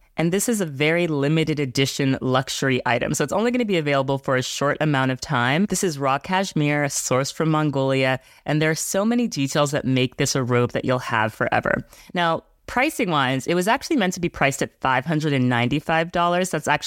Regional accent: New York City, New York, United States; I just returned from a glorious week in New York City, my hometown.

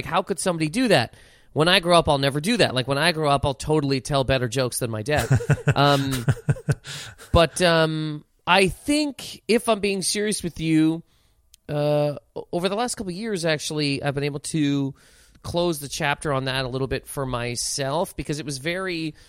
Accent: Halifax, Nova Scotia, Canada; And most people that I knew at the time growing up in Halifax, where I grew up, that's how everybody was living.

